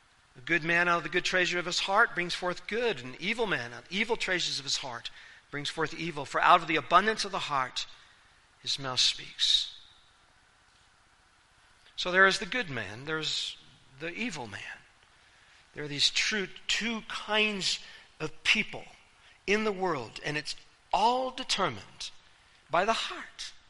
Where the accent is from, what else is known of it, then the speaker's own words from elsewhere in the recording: Japan; as a little boy, I grew up in Japan